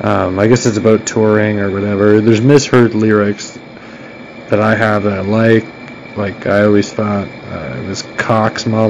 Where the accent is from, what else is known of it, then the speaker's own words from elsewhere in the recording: Toronto, Ontario, Canada; I'm a Canadian, I'm from Toronto. You know, an English first name and a Croatian last name.